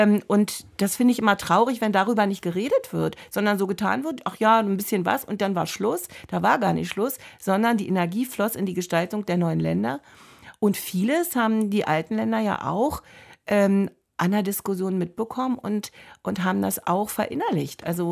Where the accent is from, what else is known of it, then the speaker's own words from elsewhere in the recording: eastern Germany, Germany; als wir sozusagen Ost-West zusammensaßen und wir als Ostdeutsche erstmal unsere Kompetenz beweisen mussten